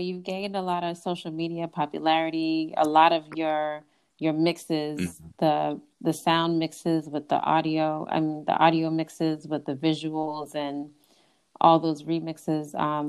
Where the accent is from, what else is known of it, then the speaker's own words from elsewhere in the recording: Boston, Massachusetts, United States; now in New York City, United States; I mean, I'm not from Brooklyn. Mm. I was not born and raised. I'm from Boston, but I've been here for a long time now.